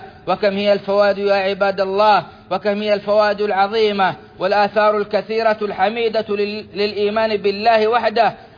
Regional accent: Saudi Arabia; اللهم أدم على بلادنا السعودية نعمة التوحيد

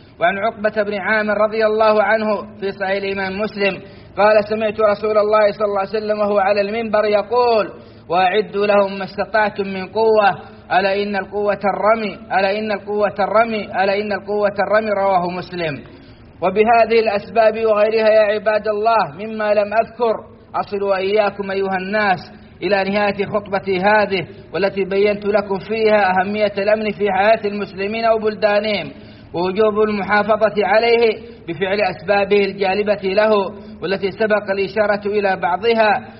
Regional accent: Saudi Arabia; أن بلادنا السعودية حرسها الله تعيش أرقى أنواع الأمن

